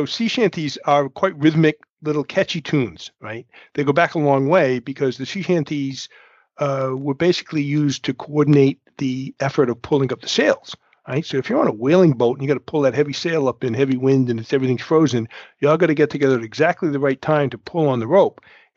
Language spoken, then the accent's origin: English; New Bedford, Massachusetts, United States; First, we're going to go to New Bedford, my hometown. New Bedford, Massachusetts, the town that lit the world